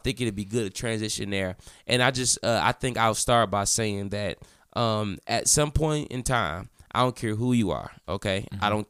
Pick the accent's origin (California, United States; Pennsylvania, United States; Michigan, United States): Michigan, United States; Detroit; Detroit is a very unique place. So people who are born and raised in Detroit, we all have this grit about us.